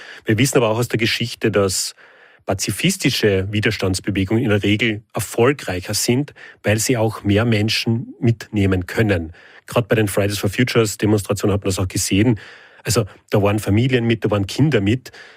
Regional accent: Carinthia, Austria; ich als Kärntner kann da gar nichts versprechen.

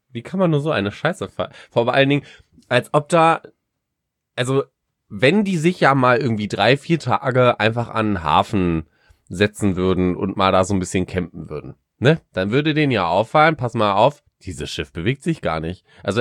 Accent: Paderborn, North Rhine-Westphalia, Germany; Ich komme ja aus Paderborn, das ist eine riesige Uni, was Lehramt angeht

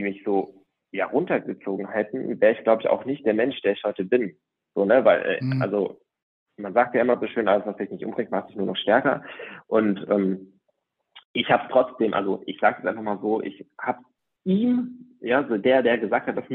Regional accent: Greece; Meine Eltern haben ein griechisches Restaurant. Ich bin ja Grieche.

